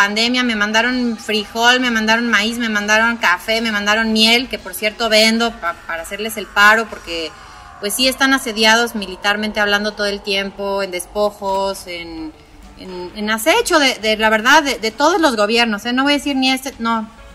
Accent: Mexico City, Mexico; now in Guadalajara, Mexico; pues mi familia es de origen michoacano y güeros tapatíos también. Yo soy pues chilanga, güey, ya ni modo, ya lo dije, pero pues tengo aquí toda mi vida.

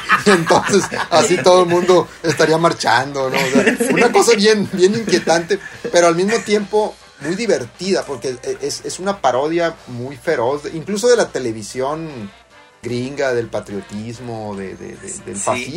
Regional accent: Culiacán, Sinaloa, Mexico; No, soy de Culiacán.

